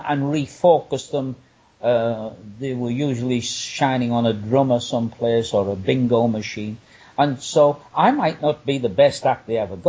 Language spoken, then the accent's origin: English; England, United Kingdom; I'm a magician, international sex symbol, bodybuilder, and I'm from England.